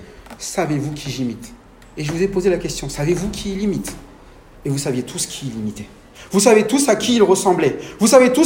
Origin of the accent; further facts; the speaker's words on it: France; accent: French; also born or lived in Madagascar; Moi, j'ai grandi en France. J'ai un accent français. Quand je vais à Madagascar, ils me disent « Mais ton accent, t'as un accent français quand tu parles en malgache. »